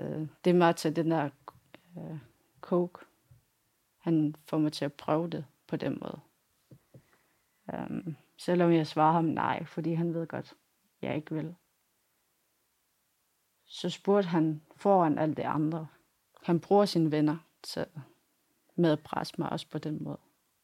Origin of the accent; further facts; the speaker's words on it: Greenland; Jeg er fra Grønland. Jeg er 25.